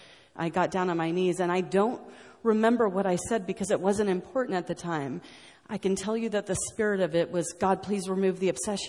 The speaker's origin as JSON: {"language": "English", "country": "United States", "tie": "born or raised there", "said": "and I grew up in the States, and you use language that's the exact same language that I use."}